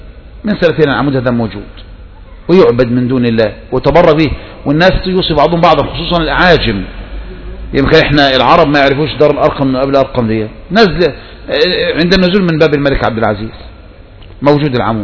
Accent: Tanta, Gharbia, Egypt; زي عندنا في طنطا

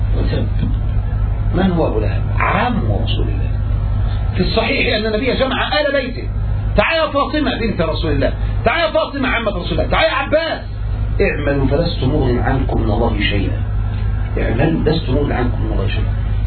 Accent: Egypt; احنا مصريين، احنا أولى بهذا.

